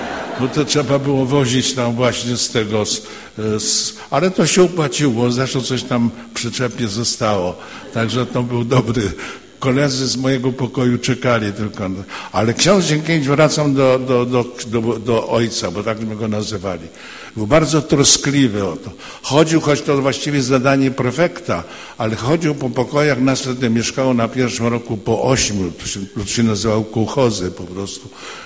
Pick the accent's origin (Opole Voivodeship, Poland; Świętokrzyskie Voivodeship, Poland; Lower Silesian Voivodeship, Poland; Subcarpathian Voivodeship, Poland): Subcarpathian Voivodeship, Poland; w moich stronach w diecezji przemyskiej